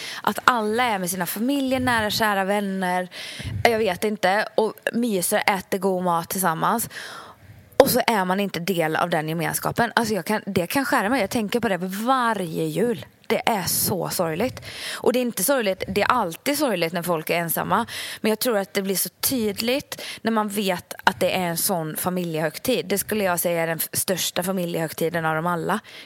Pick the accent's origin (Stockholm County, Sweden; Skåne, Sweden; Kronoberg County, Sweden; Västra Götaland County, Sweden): Västra Götaland County, Sweden; Ulricehamn; när vi är hemma i Ulricehamn, då är det ju som sagt bara jag, mamma, pappa och David.